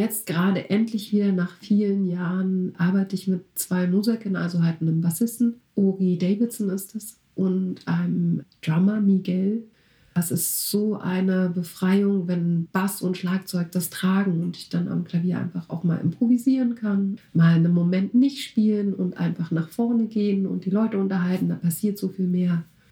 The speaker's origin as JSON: {"language": "German", "region": "East Germany", "country": "Germany", "tie": "born or raised there", "said": "ich bin in Ostdeutschland groß geworden"}